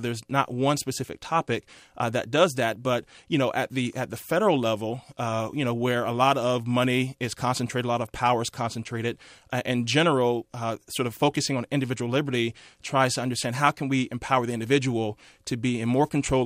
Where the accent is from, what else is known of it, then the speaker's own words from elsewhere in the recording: Tampa, Florida, United States; you know, I'm from inner city Florida, born and raised in Tampa, you know, started a company